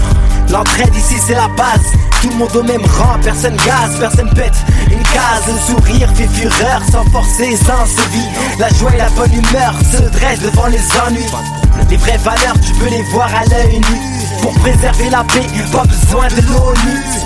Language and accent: French; Oujda, Oriental, Morocco; Je viens du Maroc, plus précisément de Oujda. Mes parents sont originaires de Ansfa, de la montagne.